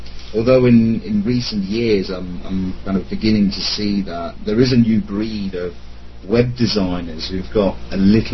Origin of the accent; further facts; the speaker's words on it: Italy; also born or lived in Germany / Switzerland; now in United Kingdom; I'm originally German, but I grew up in Italy and then went to school in Switzerland before ending up over here in the UK.